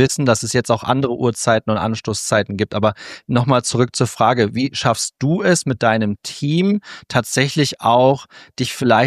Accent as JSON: {"language": "German", "region": "Lower Saxony", "country": "Germany", "tie": "born or raised there", "said": "Ich bin ja im Norden groß geworden, unweit von Bremen."}